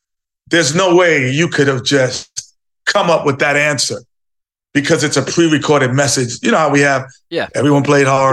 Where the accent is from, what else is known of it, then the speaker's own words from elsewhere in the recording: New York City, New York, United States; Growing up in New York City, you're a melting pot of people, cultures, and religions, and it's a melting pot.